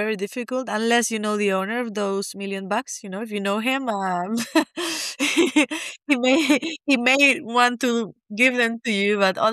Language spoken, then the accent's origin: English; Canary Islands, Spain; I'm from Spain, Fuerteventura.